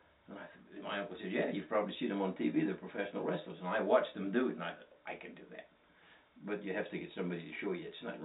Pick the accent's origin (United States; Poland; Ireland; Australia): Australia; Yeah, we're from Australia.